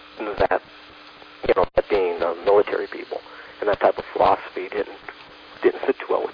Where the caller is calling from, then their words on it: Los Angeles, California, United States; I'm calling from Los Angeles.